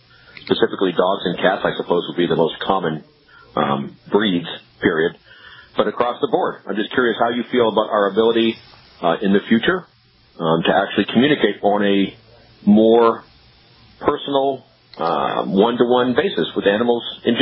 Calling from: Petaluma, California, United States; I'm calling from Petaluma, California.

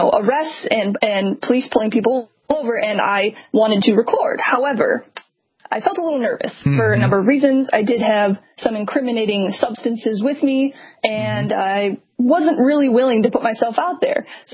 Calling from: Austin, Texas, United States; Hi, I'm calling from Austin, Texas.

